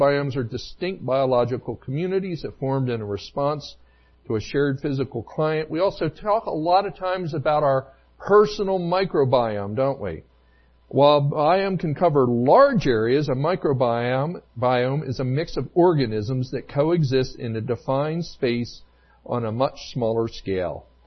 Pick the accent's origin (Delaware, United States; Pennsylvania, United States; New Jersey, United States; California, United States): Delaware, United States; moved away; I used to live on the East Coast up till about 12 years ago. And when we lived on the East Coast, I grew up in Delaware. My wife grew up in Maryland.